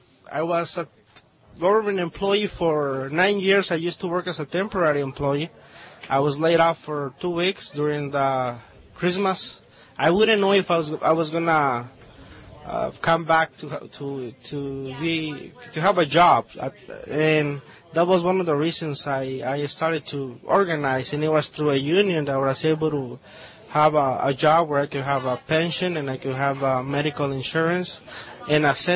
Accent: Jalisco, Mexico; English is a second language; now in United States; I'm from Mexico, the state of Jalisco.

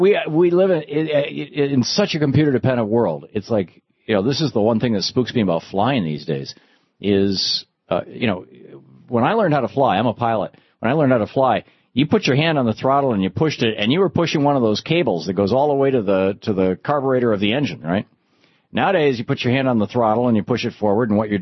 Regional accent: Lansing, Michigan, United States; also born or lived in Grand Rapids; my hometown, Lansing, Michigan, the place where I grew up. I was not born there. I was born in Grand Rapids, but we moved to Lansing when I was, I don't know, 4 or 5 years old.

